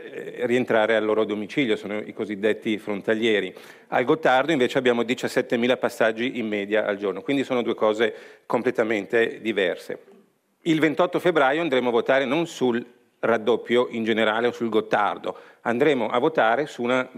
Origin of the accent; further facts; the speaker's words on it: Ticino, Switzerland; now in Lugano, Switzerland; Io sono del Mendrisiotto, anche se abito a Lugano